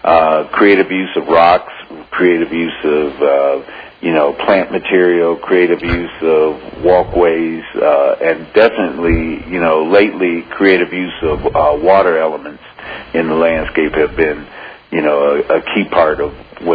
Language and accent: English; Midwest, United States; now in Colorado, United States; Or where I grew up in the Midwest